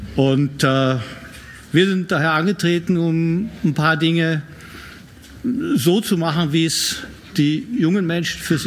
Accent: Vienna, Austria; now in Cologne, Germany; ich bin 57, ich bin kein Eschkölsch-Mädchen, aber wenigstens meine Frau. Ich komme ursprünglich aus Wien, bin aber seit einigen Wochen auch jetzt ein echter Deutscher. Ich wohne allerdings schon ziemlich lange in Köln und das ja sehr gerne.

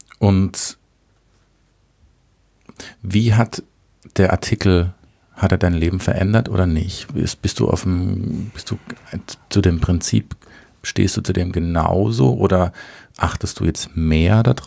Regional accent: Baden-Württemberg, Germany; Selber als Badener

